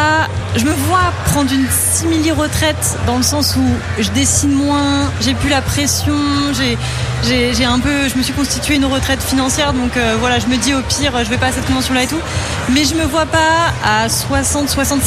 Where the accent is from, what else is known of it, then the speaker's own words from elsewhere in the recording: France; J'ai grandi en France, j'ai passé toute ma vie en France